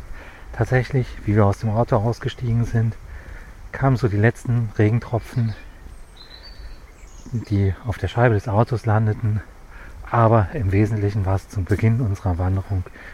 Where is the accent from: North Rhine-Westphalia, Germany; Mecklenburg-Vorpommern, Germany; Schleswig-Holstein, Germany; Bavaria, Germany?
North Rhine-Westphalia, Germany; Leichlingen und Solingen. Meine Heimat ist die Grenze zwischen Bergischem Land und Rheinland. Dort bin ich zu Hause